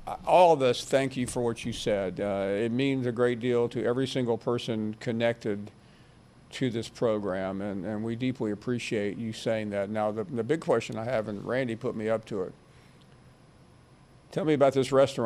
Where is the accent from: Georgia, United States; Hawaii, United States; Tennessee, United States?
Tennessee, United States; Memphis; also born or lived in North Carolina; And I grew up in Memphis. They think it there. They think it's in Alabama. I've lived in North Carolina.